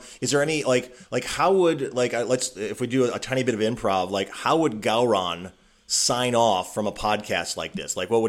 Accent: Los Angeles, California, United States; I was from Los Angeles, and I was dressed up as Captain Kirk

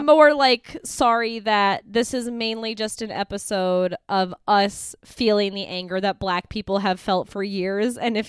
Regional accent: United States; I'm American, you know? I'm a fucking white-ass, privileged-ass American.

